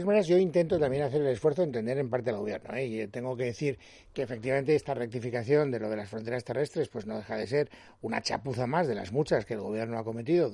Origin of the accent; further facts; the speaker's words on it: Castellón, Valencian Community, Spain; now in Madrid, Spain; Pero yo soy de Castellón, vivo en Madrid, tengo unas ganas locas de ir a mi tierra y no puedo.